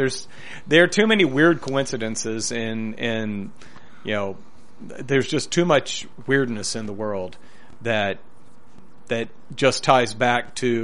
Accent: Memphis, Tennessee, United States; when I grew up in Memphis, there were a handful of collar suburbs

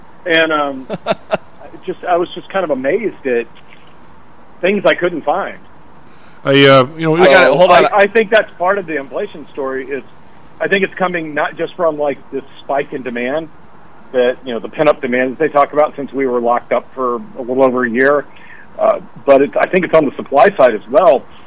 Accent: the South, United States; Remember, I grew up in the South, but my dad loved having a CB radio when we would go on trips.

